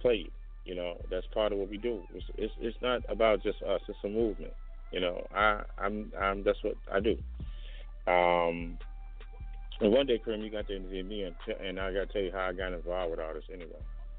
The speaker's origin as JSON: {"language": "English", "town": "Chicago", "region": "Illinois", "country": "United States", "tie": "born or raised there", "said": "It's my hometown. I'm going to try to hit a couple spots while I'm here. You know, I'm going to try to hit Escape. I'm going to try to hit the pub. We get it. So I'm here, y'all. Chi-Town, hit me up."}